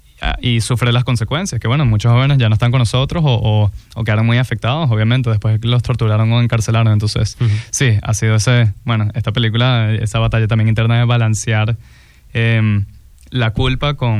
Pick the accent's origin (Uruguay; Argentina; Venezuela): Venezuela; soy venezolano, estoy estudiando en Los Ángeles cine y en mi país está mi generación saliendo a la calle